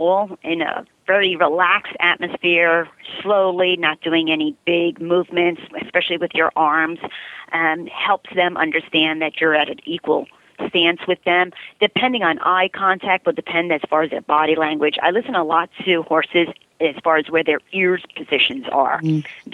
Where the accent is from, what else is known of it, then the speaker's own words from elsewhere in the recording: Bronx, New York, United States; growing up in the Bronx, I've always wanted animals, and we never could.